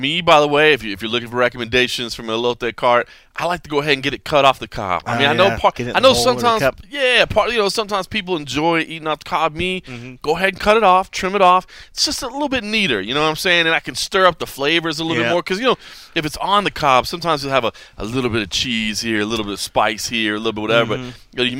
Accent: Texas, United States; We were in Houston, my home state of Texas.

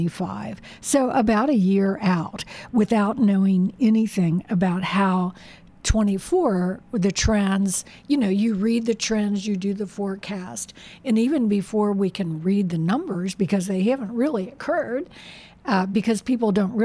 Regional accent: Covington, United States; In Covington.

